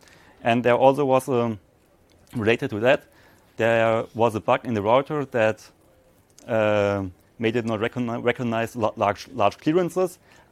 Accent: Stuttgart, Baden-Württemberg, Germany; Since I am from Stuttgart and there.

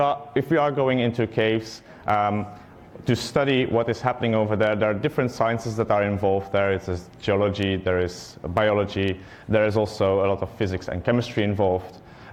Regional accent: Belgium; So first a bit about me. I'm from Belgium.

